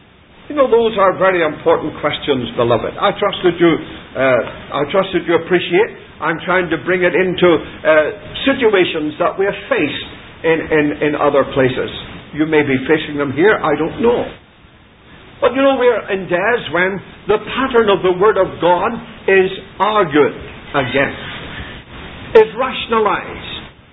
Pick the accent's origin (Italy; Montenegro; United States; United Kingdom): United Kingdom; Belfast, Northern Ireland; I was a little boy and lived in the district where I was brought up in Belfast. We lived near to a Jewish quarter.